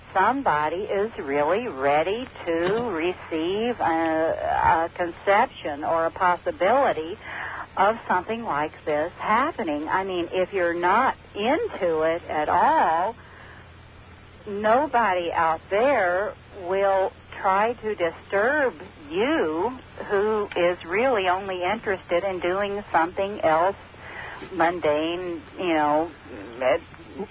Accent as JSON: {"language": "English", "town": "Louisville", "region": "Kentucky", "country": "United States", "tie": "born or raised there", "said": "I grew up in Louisville, Kentucky, and I grew up with someone who was a Mormon."}